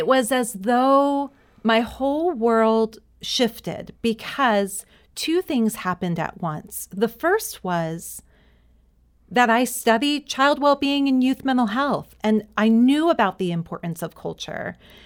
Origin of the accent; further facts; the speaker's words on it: Hawaii, United States; professionally connected as a Hawaiian woman, able to use the language that was most intimate and natural for me